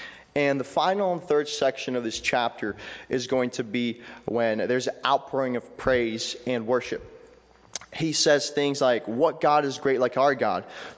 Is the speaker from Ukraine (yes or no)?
yes; Ukraine; because I'm from Ukraine, the war really impacted us.